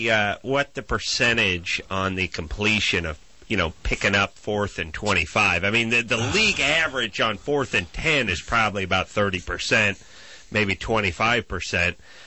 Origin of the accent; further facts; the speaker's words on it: Los Angeles, California, United States; I grew up a Rams fan. I grew up in Los Angeles, and they moved.